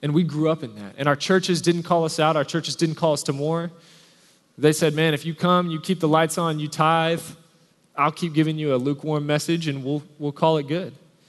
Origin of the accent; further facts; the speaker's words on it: United States; I'm American, so I'm Christian.